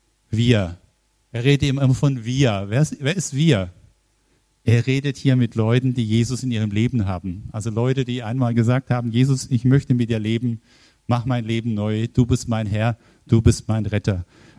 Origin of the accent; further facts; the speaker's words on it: Baden-Württemberg, Germany; born there; durch ein kleines Dorf im Kreis Heilbronn, wenn ich da durchfahre von oben bis unten, dann ist oben ein neues Haus, da stand früher mal das Elternhaus meines Vaters.